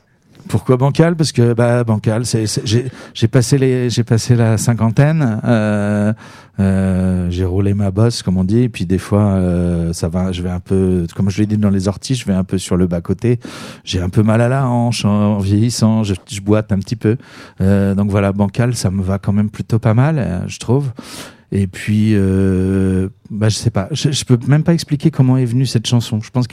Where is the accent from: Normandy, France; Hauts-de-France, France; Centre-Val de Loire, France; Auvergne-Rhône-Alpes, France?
Centre-Val de Loire, France; Orléans; mes parents habitent ici, je suis natif d'Orléans, donc j'en suis parti revenu plein de fois, mais c'est quand même ma ville de cœur.